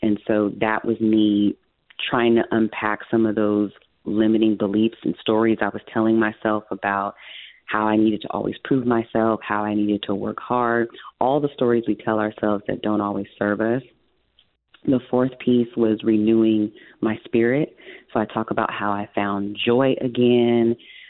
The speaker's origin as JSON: {"language": "English", "town": "East Palo Alto", "region": "California", "country": "United States", "tie": "born or raised there", "said": "how I grew up in East Palo Alto, a little town in Northern California that was very segregated at the time."}